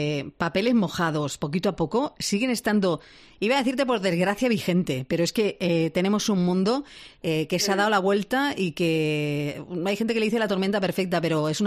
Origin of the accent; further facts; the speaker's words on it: Barcelona, Catalonia, Spain; born there; also born or lived in Cádiz; yo soy fabricada en Cádiz, pero nací en Barcelona.